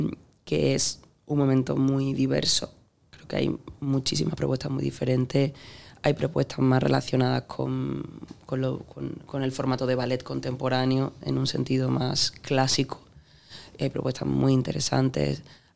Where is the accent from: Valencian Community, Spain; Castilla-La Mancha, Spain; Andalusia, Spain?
Andalusia, Spain; y también en mi tierra, en Andalucía, ¿no?